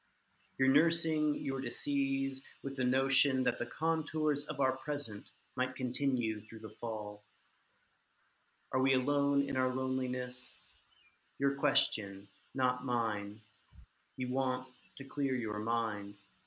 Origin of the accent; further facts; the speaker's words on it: Kentucky, United States; You know, I'd grown up in Kentucky, you know, I lived on the East Coast